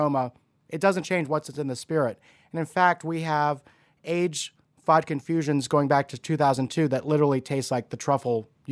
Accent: Louisiana, United States; That's always been a passion of mine growing up in South Louisiana, loving food, loving cooking

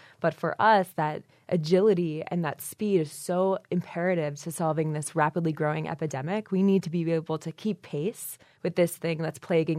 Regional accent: Toronto, Ontario, Canada; I don't hail from Michigan. I'm from Toronto, which is close, but I went to University of Michigan.

